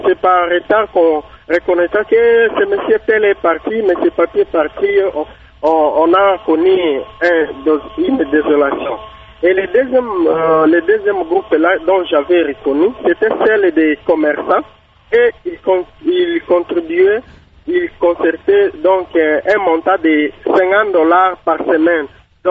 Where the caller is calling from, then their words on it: Kalima, Maniema, DR Congo; Ici, chez nous, à Kalima, nous appelons en Swahili Likelemba.